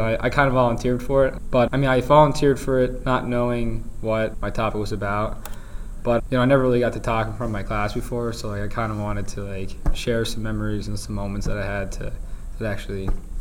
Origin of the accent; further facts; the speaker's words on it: Wilkes-Barre, Pennsylvania, United States; because I'm from Wilkes-Barre. So moving from being a Wilkes-Barre boy to living in Philadelphia was...